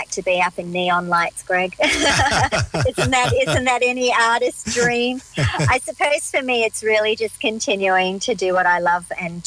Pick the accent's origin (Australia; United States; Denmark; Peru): Australia; I'm Australian and I really like to bring my music back home.